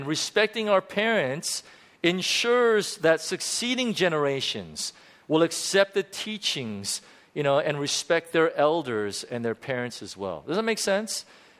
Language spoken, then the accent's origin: English; United States; I'm not bagging on America or anything like that. I'm also American.